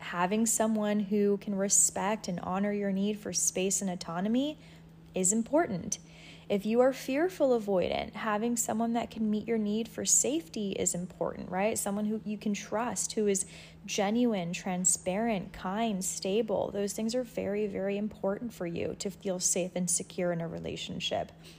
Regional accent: Los Angeles, California, United States; I even moved back to Los Angeles, as some of you may know, in hopes that, you know, being back in my hometown for a little bit would make me feel better

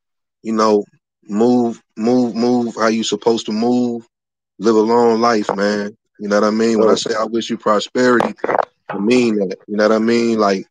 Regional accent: the South, United States; Like, I'm from the South, you know what I mean?

